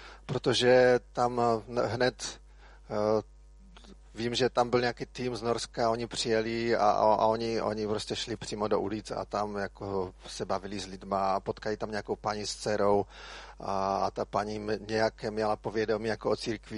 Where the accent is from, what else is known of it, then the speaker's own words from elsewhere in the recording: Ostrava, Moravian-Silesian Region, Czechia; A jinak jsem z Ostravy Poruby a teď asi více jak 4 roky bydlím v Ostravě Porubě.